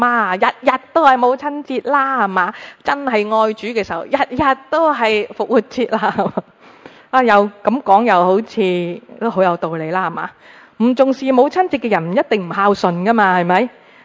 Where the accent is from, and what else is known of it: China